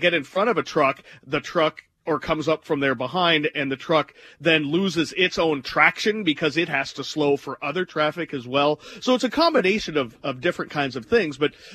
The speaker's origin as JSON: {"language": "English", "region": "Minnesota", "country": "United States", "tie": "born or raised there", "said": "the snow you got growing up in Minnesota is much different than the snow you get here, just like it is in Denver or Montana."}